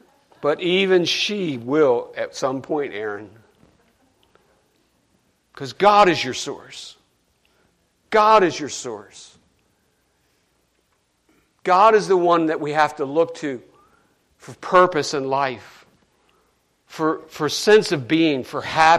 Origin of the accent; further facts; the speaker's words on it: United States; I tell people all the time, I love being an American.